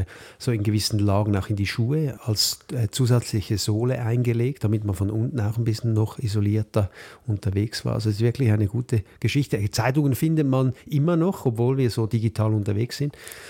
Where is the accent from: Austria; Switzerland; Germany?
Switzerland; bei uns in der Schweiz